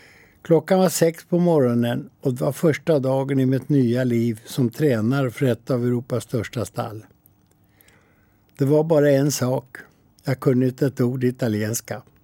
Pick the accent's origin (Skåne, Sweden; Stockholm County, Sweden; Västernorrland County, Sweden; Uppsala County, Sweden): Stockholm County, Sweden; Lidingö; born there; Jag föddes på Lidingö, där det första jag kom ihåg är en eldsvåda i grannhuset